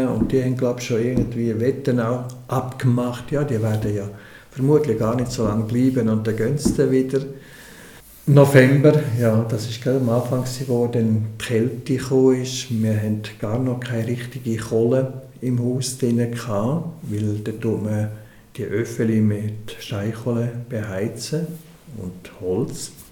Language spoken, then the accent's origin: German; Grisons, Switzerland; Gut, als Bündner.